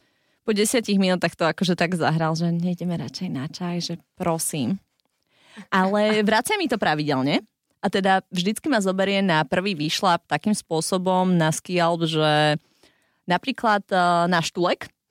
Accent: Žilina Region, Slovakia; also born or lived in Denmark; lebo ja keď som sa vrátila z Dánska, ja som bola, že bože, že Dánsko má najvyšší kopec 116 metrov nad morom, že mne to strašne chýbalo, však dievča z Oravy, Kubinská hola, všetko.

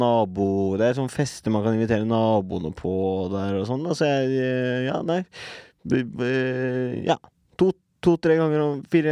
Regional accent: Kløfta, Akershus, Norway; ikke bare har du liksom Kløfta, der jeg vokste opp, men du har også Jessheim, og du har liksom Eidsvoll og du Lillestrøm jo en del av liksom Nedre Romerike.

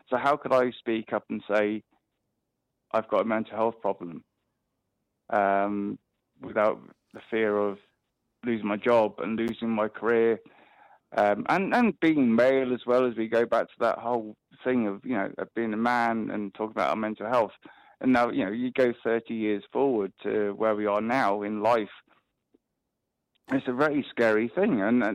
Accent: England, United Kingdom; obviously I'm from England, you can tell by my accent

